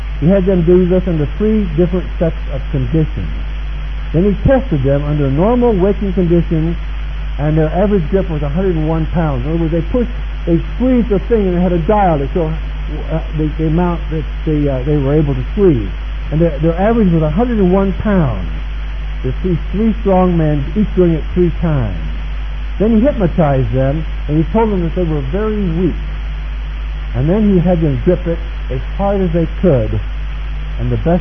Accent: Houston, Texas, United States; And I can remember going to the zoo as a little boy in Houston, Texas, and seeing these big elephants.

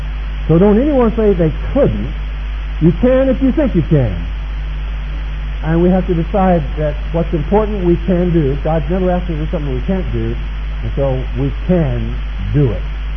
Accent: Houston, Texas, United States; And I can remember going to the zoo as a little boy in Houston, Texas, and seeing these big elephants.

